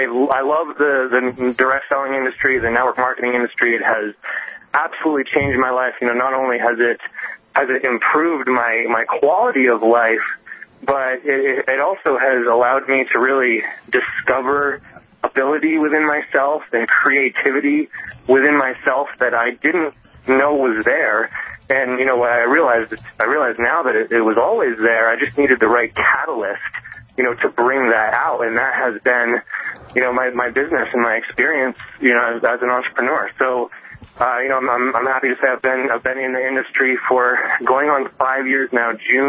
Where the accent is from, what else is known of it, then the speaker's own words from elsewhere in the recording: Vermont, United States; now in Fort Collins, United States; I grew up in Vermont, moved to Colorado, where I currently live in Fort Collins, Colorado.